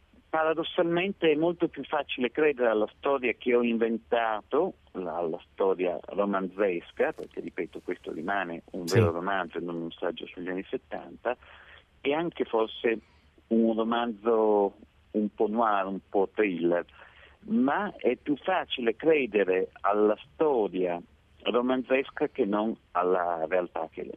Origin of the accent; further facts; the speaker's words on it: Turin, Piedmont, Italy; Nel mio caso, essendo torinese, è accaduto anche fisicamente accanto a me, a un chilometro da dove abitavo io.